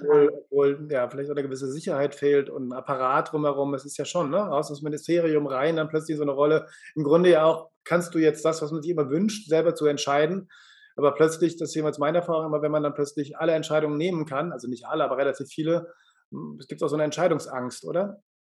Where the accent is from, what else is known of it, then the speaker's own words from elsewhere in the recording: Cologne, North Rhine-Westphalia, Germany; ich bin Kölner, ich muss genetisch reden.